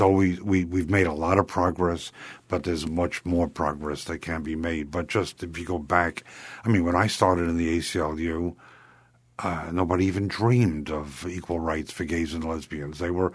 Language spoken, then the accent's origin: English; Michigan, United States; And I came from Michigan, which was the first jurisdiction in the entire English-speaking world to abolish the death penalty.